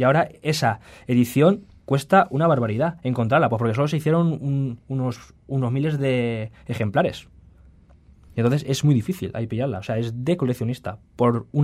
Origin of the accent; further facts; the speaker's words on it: Spain; Te contaré una pequeña anécdota para que veas cómo somos los españoles, ¿vale?